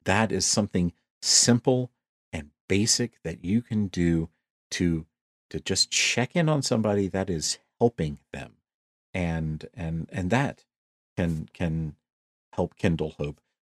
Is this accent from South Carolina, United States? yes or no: yes; South Carolina, United States; As you know, I am from South Carolina.